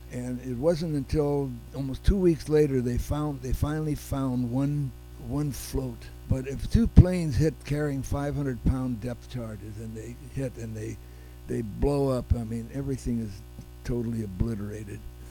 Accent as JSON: {"language": "English", "town": "Los Angeles", "region": "California", "country": "United States", "said": "they know I'm from Los Angeles, they said, \"You're from Hollywood?\" And I said, \"Yes.\""}